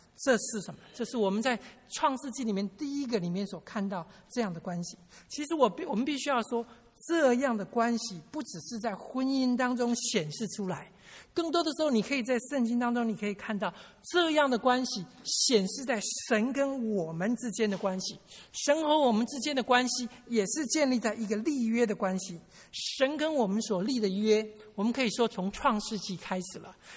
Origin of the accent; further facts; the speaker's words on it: China; 可能这跟我们中国人传统的观念也是很像的啊。